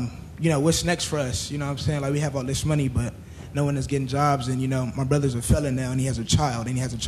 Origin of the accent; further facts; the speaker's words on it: Los Angeles, California, United States; I'm from South Central Los Angeles.